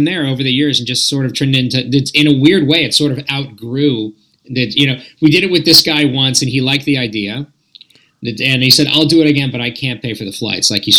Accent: United States; also born or lived in Israel; my brother and I were born there. We moved back when I was very little. So culturally, I'm American, but I have citizenship of both countries.

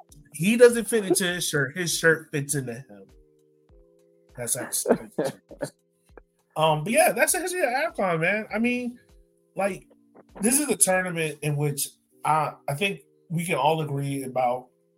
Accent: Jamaica; now in United States; Gold Cup, we know a lot about it because we live here in America. You're Haitian, I'm Jamaican.

